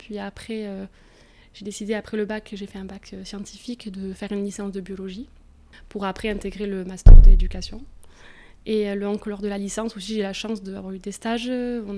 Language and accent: French; Biarritz, Nouvelle-Aquitaine, France; born there; je suis née à Biarritz, j'ai ma famille ici sur Arkang, donc je voulais vraiment revenir ici.